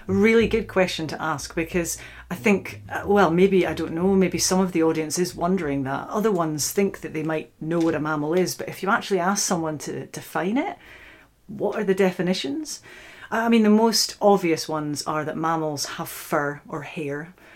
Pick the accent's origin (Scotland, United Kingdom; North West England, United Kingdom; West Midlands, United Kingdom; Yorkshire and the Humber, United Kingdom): Scotland, United Kingdom; now in Oxford, United Kingdom; I'm originally from the Scottish Highlands, but I now work as a researcher at the Oxford University Museum of Natural History.